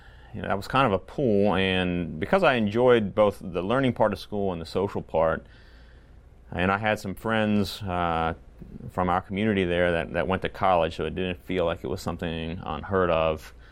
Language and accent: English; Lynchburg, Virginia, United States; also born or lived in Lancaster; I grew up in the Lynchburg, Virginia area. Lived there from 1979 to about 2000. Grew up there, went to church there, had a great experience, Bethel Mennonite Church